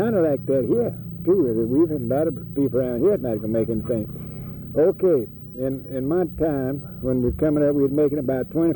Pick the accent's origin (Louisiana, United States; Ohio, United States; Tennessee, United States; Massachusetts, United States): Louisiana, United States; No, sir, I was in Mississippi. We were raised in Louisiana, but our place joined the Mississippi line.